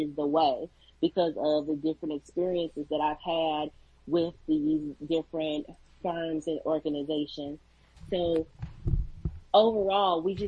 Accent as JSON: {"language": "English", "region": "Virginia", "country": "United States", "said": "I'm originally from Virginia, first generation college graduate, and then turned into become a lawyer."}